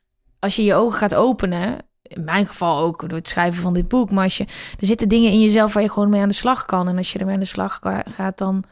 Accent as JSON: {"language": "Dutch", "town": "Uden", "region": "North Brabant", "country": "Netherlands", "said": "blijf bij mijn ouders wonen in het dorp, het hoho stadje waar ik vandaan kom, in Uden"}